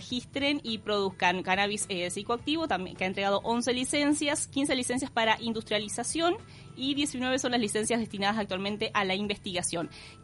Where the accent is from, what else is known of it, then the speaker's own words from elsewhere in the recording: Uruguay; ¿por qué somos uruguayos y a veces hacemos las cosas al revés?